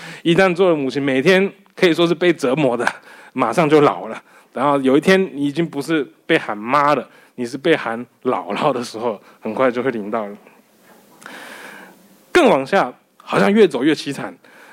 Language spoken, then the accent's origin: Chinese; Osaka, Japan; 以前我住在大阪，我在大阪长大的